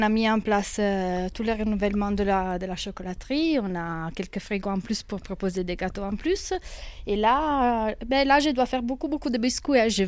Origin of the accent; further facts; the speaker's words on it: Italy; French is a second language; now in France; je suis italienne, donc mon accent c'est exotique